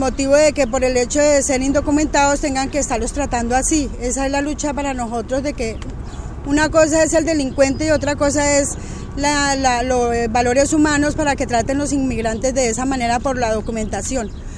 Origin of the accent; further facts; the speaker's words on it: Colombia; soy colombiana